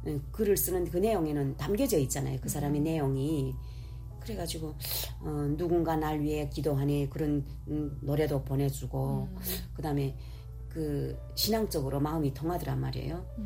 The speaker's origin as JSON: {"language": "Korean", "country": "North Korea", "said": "내가 북한 여잔데 그 고향은 밝히지 않단 말이에요."}